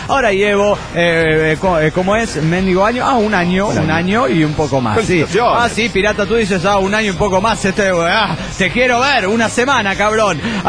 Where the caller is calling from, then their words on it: Phoenix, Arizona, United States; de Phoenix, Arizona.